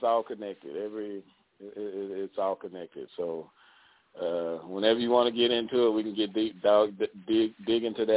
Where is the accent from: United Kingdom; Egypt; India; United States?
United States; Houston, Texas; I'm a Houstonian by birth. I was born and raised in South Park, Texas. That's what we call our neighborhood. It's one of the more proud neighborhoods in Houston, Texas. I was born here, raised here.